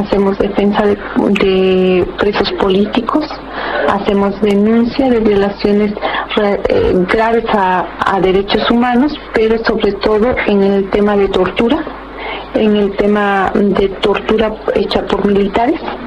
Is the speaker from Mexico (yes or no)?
yes; Oaxaca, Mexico; Vengo de Oaxaca